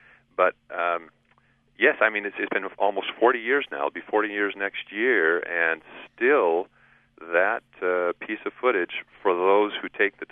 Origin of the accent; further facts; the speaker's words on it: Pacific Northwest, United States; I grew up in the Pacific Northwest, and so I was aware of some of the mythology and the folklore that surrounded the reports and the stories.